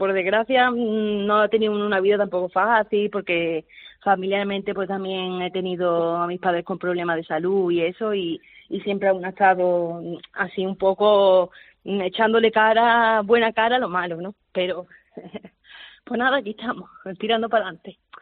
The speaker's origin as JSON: {"language": "Spanish", "town": "Alhaurín el Grande", "region": "Andalusia", "country": "Spain", "tie": "born or raised there", "lives_now": "Alhaurín de la Torre, Spain", "said": "Pues en muchos establecimientos de Alaurín el Grande, que es mi pueblo, donde yo he vivido toda la vida. Ahora actualmente vivo en Alaurín de la Torre"}